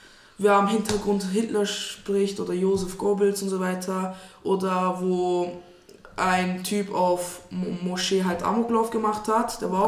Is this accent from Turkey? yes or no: yes; Turkey; now in Germany; ich komme aus Türkei und ich habe ja gesagt, dass ich Moslem bin, aber Christentum respektiere